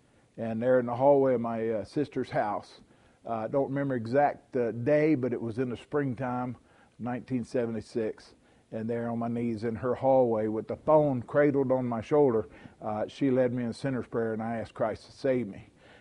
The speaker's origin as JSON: {"language": "English", "region": "Texas", "country": "United States", "tie": "born or raised there", "said": "and then my mom married a guy from Texas, and so I was raised in Texas. That's where the accent comes from."}